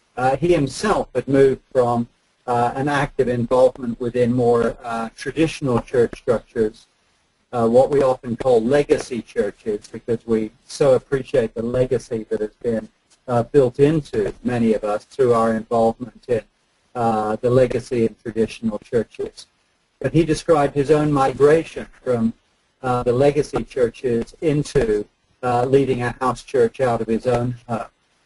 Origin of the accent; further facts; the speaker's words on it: England, United Kingdom; because we come from England, we're very used to the Church of England